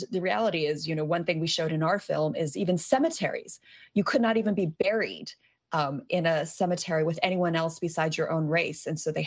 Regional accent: Los Angeles, California, United States; you know, I grew up in Los Angeles

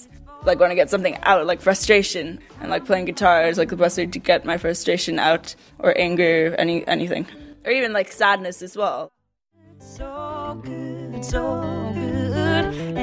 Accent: London, Ontario, Canada; This is back home, my home country, London, Ontario, Canada.

